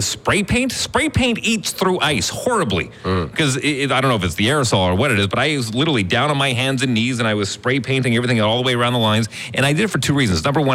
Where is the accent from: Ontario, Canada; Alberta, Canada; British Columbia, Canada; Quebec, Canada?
Alberta, Canada; Fort McMurray; I grew up in Fort McMurray, north of 60. Cold as balls all the time, very similar climate, nice dry cold.